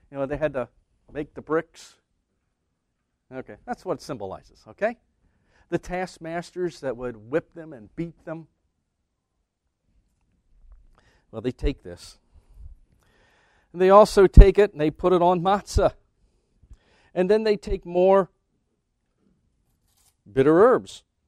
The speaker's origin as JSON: {"language": "English", "town": "Lancaster", "region": "Pennsylvania", "country": "United States", "tie": "born or raised there", "said": "I come from the Pennsylvania Dutch country in Lancaster, Pennsylvania. That's where I spent most of my life."}